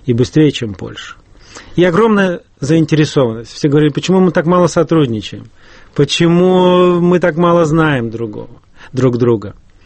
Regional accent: Russia; moved away; Я лично уехал из России, из Советского Союза примерно 35 лет назад.

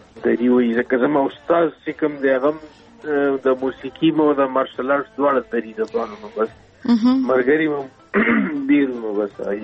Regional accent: Khyber, Khyber Pakhtunkhwa, Pakistan; زه د خیبر جنسي یم افریدي یم او پاکستان کې وسیګم

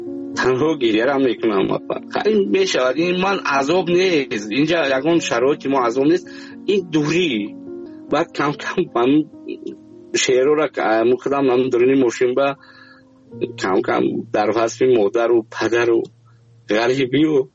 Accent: Afghanistan; خودم از افغانستان هستم.

